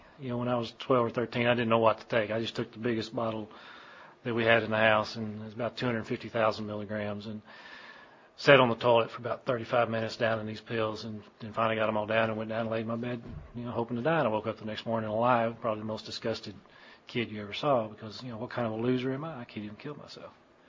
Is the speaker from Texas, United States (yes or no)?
yes; Texas, United States; I grew up out in West Texas. Grew up in a farming and ranching community, a farming and ranching family.